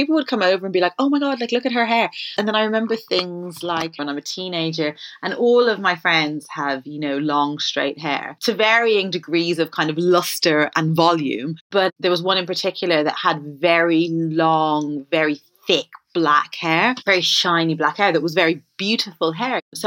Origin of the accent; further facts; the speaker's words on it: Ireland; when I was growing up in Ireland